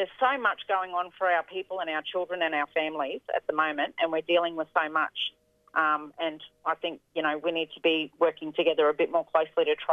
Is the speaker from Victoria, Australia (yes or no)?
no; Queensland, Australia; And I come from Queensland